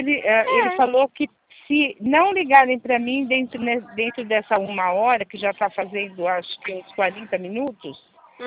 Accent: Jundiaí, São Paulo, Brazil; Eu sou de Jundiaí.

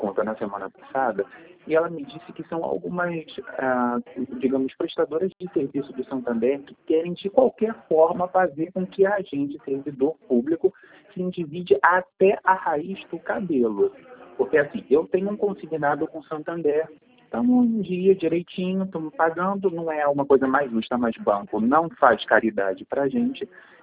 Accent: Rio de Janeiro, Brazil; Não, eu sou do Rio.

